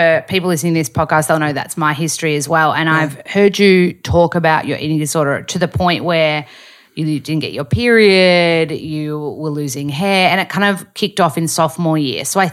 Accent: Australia; as an Aussie

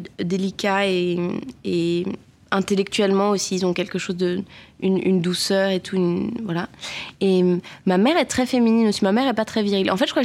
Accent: Geneva, Switzerland; Donc moi, j'ai grandi à Genève et il y a une grosse scène alternative.

